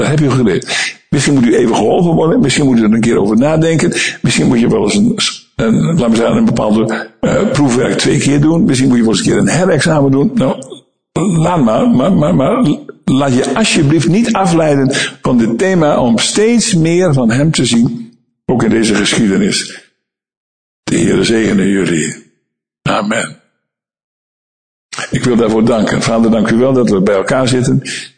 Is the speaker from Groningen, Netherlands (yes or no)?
yes; Schildwolde, Groningen, Netherlands; van Schildwolde, waar ik ben opgegroeid